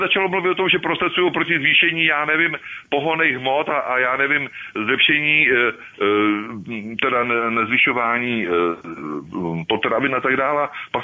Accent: Hoštice u Volyně, South Bohemian Region, Czechia; U nás v Hoštici u Volině, malinká vesnička na našem zámečku

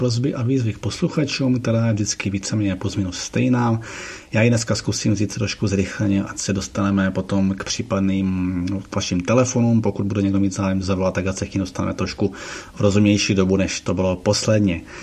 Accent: Ostrava, Moravian-Silesian Region, Czechia; Jelikož jsem z Ostravy

